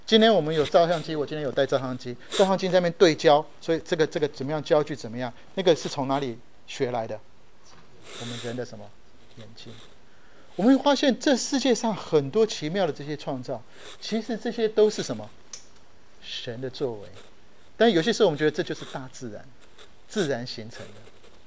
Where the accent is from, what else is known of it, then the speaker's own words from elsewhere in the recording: Japan; 我从小在日本，我在日本长大，